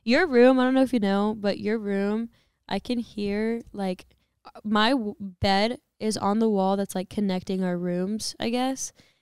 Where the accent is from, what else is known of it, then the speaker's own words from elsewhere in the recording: the South, United States; because I'm from the South, so like, no, I don't love country.